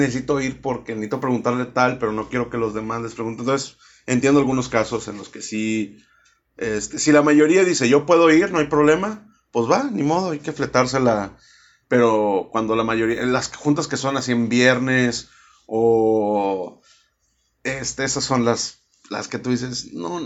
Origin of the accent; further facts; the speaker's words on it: Nuevo León, Mexico; En mi país regiolán.